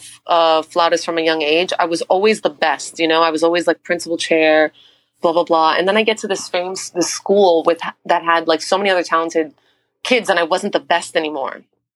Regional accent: Bronx, New York, United States; I grew up in the Bronx, so they were super scared of me taking the train.

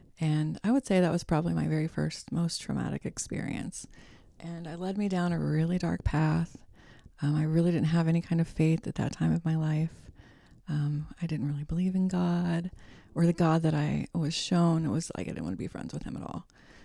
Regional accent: Dayton, Ohio, United States; I did. I'm from Dayton and I went to Northmont, and I've left Ohio, but it's kind of like the Bermuda Triangle.

